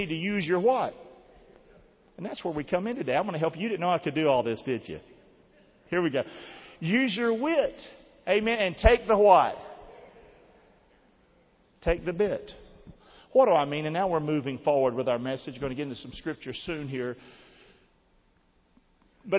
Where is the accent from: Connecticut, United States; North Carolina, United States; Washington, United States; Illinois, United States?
North Carolina, United States; Rockingham; I'm from Rockingham, baby. Now, a lot of y'all don't know Rockingham, but Rockingham's race country.